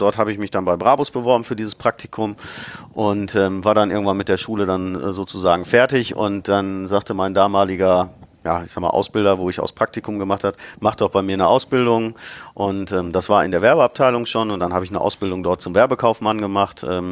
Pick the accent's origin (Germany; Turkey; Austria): Germany; Bottrop, North Rhine-Westphalia; also born or lived in Karlsruhe; Ich habe auch mal für 2 Jahre als Kind in Karlsruhe gelebt, aber eigentlich war ich immer Bottropper jung, wie man so schön sagt. Bin in Bottrop geboren, meine Familie kam dort her.